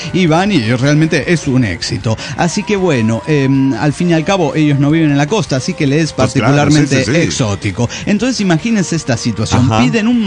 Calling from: Valencia, Carabobo, Venezuela; de Valencia, Venezuela.

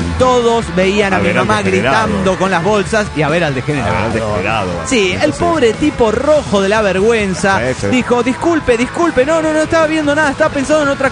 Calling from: Monterrey, Nuevo León, Mexico; Aquí desde Monterrey quiero decirles que el sábado próximo, es decir, mañana cumplo años

